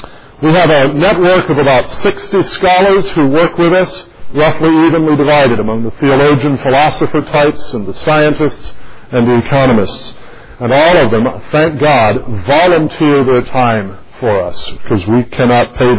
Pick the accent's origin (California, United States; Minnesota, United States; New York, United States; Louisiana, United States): California, United States; Los Angeles; I grew up around Los Angeles in the 1960s and 1970s